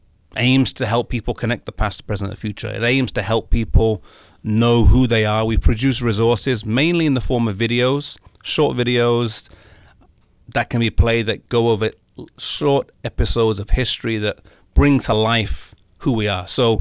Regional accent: England, United Kingdom; also born or lived in United States; I am from England. As you mentioned, the accent, though it's not the strongest English accent, as a few people do let me know. I lived in America for about 10 years on and off. I studied here, then I worked here. But I live in England.

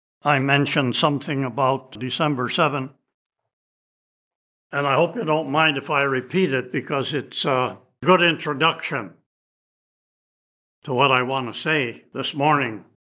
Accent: Waukegan, Illinois, United States; In my hometown, Waukegan, Illinois, which was a long way from either the East or West Coast, air raid wardens were out on the streets.

